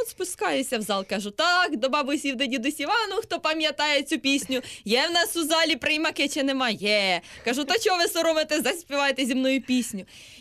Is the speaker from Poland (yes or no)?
no; Poltava Oblast, Ukraine; так як я сама родом з Полтавщини